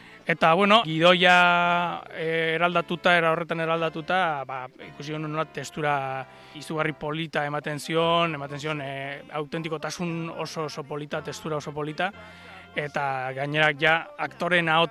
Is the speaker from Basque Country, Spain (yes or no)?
yes; Basque Country, Spain; ni arabarra naiz